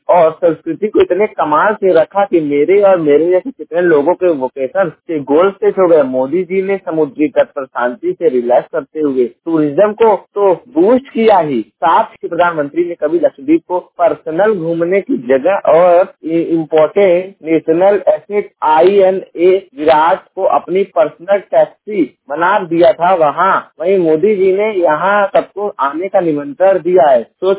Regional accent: Uttar Pradesh, India; मैं उत्तर प्रदेश के जौनपुर जिले का निवासी हूँ

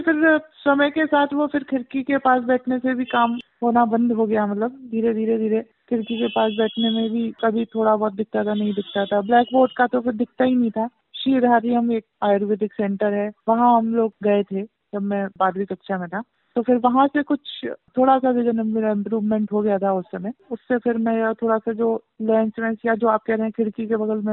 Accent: Jhansi, Uttar Pradesh, India; also born or lived in Mathura; मेरी पैदाइश मथुरा में हुई है। एक्चुअली मेरे फादर की ट्रांसफरेबल जॉब थी, तो वैसे तो मेरा बचपन झांसी में बीता है।

